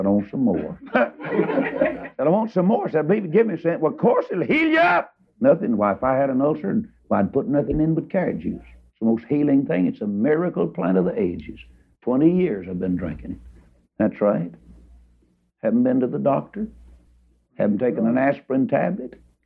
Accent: Texas, United States; Of course, now, you know, I'm from Texas.

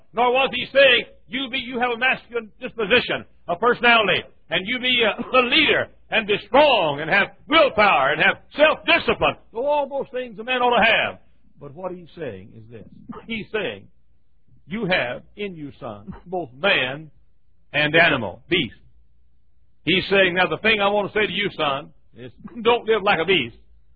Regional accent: United States; I believe in, for example, I happen to be glad that I'm American.

